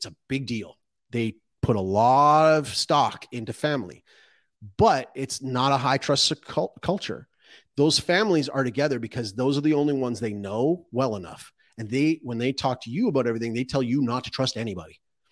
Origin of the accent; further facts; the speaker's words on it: Canada; I'm from Canada. I grew up in Canada. My ancestors came to Canada. They came to Canada and then they settled in Canada in harsh conditions. They built up their ranches.